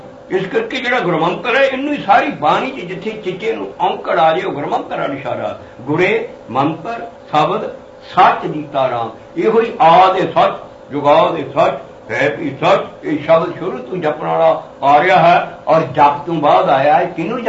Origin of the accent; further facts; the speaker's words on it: Punjab, India; ਉਹ ਬੇਈ 30 ਮੀਲ up stream ਤੇ ਮੇਰਾ ਪਿੰਡ ਹੈ, ਉੱਥੇ ਸਿਰਫ 30 ਮੀਲ ਦੇ ਉੱਤੇ ਮੇਰੇ ਉਹ ਬੇਈ ਮੇਰੇ ਪਿੰਡ ਦੇ ਐਨ ਵਿੱਚ ਦੀ ਜਾਂਦੀ ਹੈ।